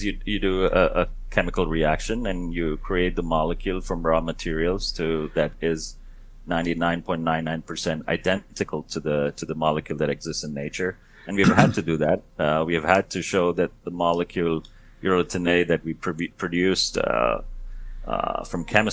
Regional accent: India; now even from my home country where I come from, India

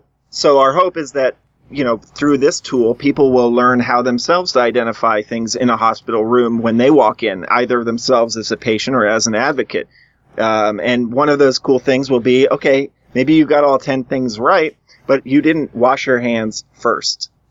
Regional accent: Chicago, Illinois, United States; So right in our backyard, we're from Chicago here, at the University of Chicago

